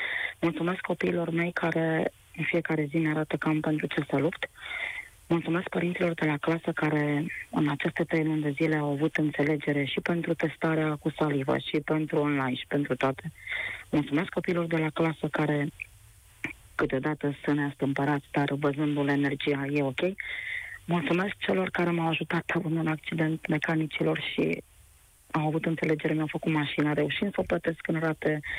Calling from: Bacău, Bacău County, Romania; sunt de la Bacău.

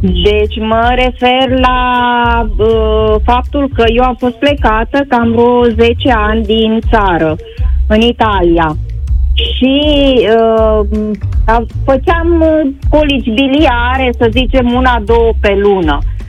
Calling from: Alba County, Romania; also born or lived in Italy; din Alba.

